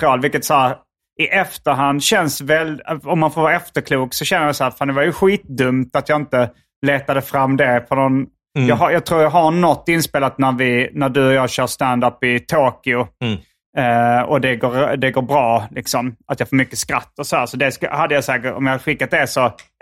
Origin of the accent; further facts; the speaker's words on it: Sweden; hej, jag är en svensk komiker